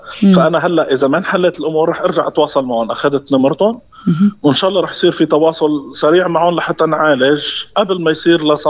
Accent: Syria; تعال أنت مواطن سوري وأنا مواطن سوري

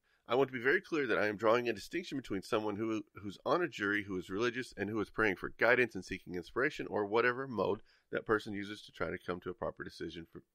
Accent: the South, United States; Something as a Southerner, I am glad to see.

